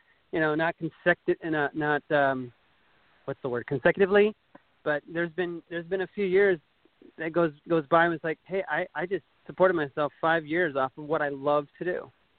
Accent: Minnesota, United States; born there; I was born in Minnesota in a very small town, less than 1,000 people. My first job was when I was 8 years old on the farm.

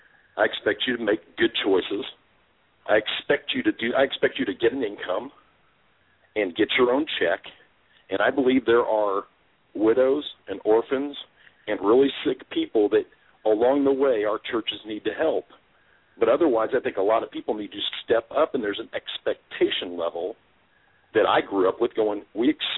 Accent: Midwest, United States; I grew up in the Midwest. I've only known most families to be married.

